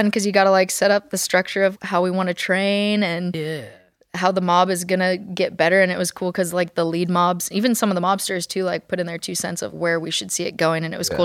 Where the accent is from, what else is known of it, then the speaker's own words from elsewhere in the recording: Eugene, Oregon, United States; My hometown.